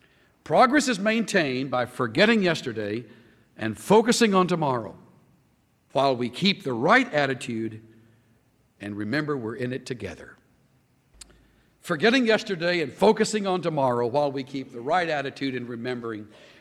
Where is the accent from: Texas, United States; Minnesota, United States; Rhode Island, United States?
Texas, United States; El Campo; I remember as a little boy in a little Baptist church that we attended for several years growing up in South Texas town of El Campo.